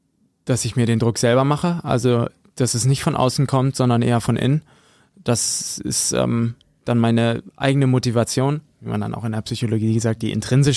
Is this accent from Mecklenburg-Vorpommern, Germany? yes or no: no; Höxter, North Rhine-Westphalia, Germany; Ich komme aus Höxter, aus der Region, habe dann da in Beverung Rollhockey gespielt